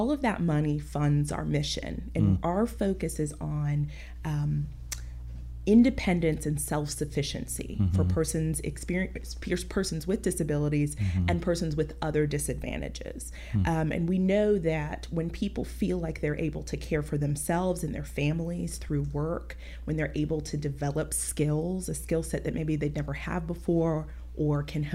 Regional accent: Tallahassee, Florida, United States; also born or lived in Brazil; But I have spent most of my life in Tallahassee since I was 2.

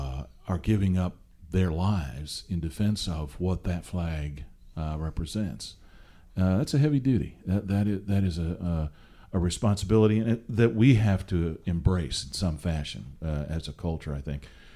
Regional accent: Seattle, Washington, United States; So growing up in Seattle, I remember him taking me as a kid down to the coast there, Washington State, right?

